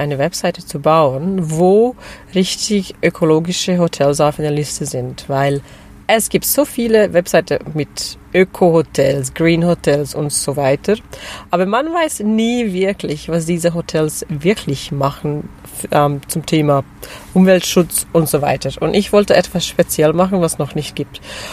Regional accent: Switzerland; ich komme aus der Schweiz.

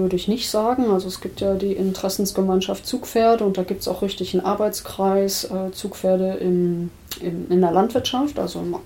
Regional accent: Kaufungen, Hesse, Germany; Also wenn ich das hier so für meinen Heimatort sozusagen mir anschaue, könnte Kaufung sich mit seiner landwirtschaftlichen Fläche nur zu einem Drittel selbst versorgen.

